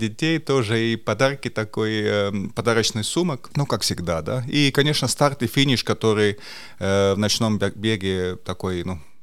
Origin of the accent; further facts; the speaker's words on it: Kohtla-Järve, Ida-Viru County, Estonia; Но я сам из Идавирума, так что у нас такая миссия тоже, да, я парень из Кохтла-Ярве